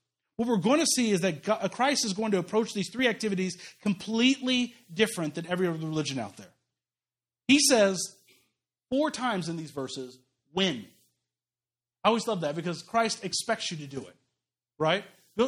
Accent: Kansas City, Missouri, United States; also born or lived in Overland Park, Kansas; I grew up in Kansas City, and when we moved out to the suburbs, out into Overland Park, which is just the snooty area in general

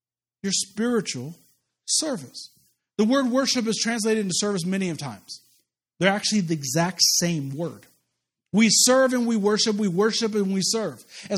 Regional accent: United States; especially as an American.

